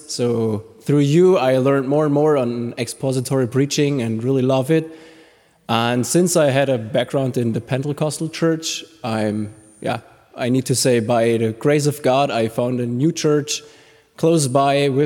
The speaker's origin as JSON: {"language": "English", "country": "Germany", "said": "As he already said, I'm visiting from Germany."}